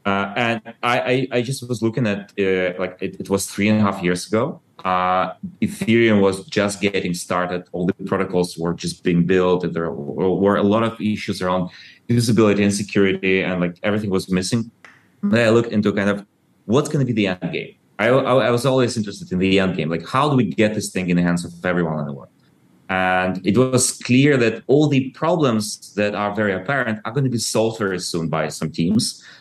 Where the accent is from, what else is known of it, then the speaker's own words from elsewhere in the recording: Ukraine; English is a second language; I was born in Soviet Ukraine and I grew up kind of like after the collapse of Soviet Union.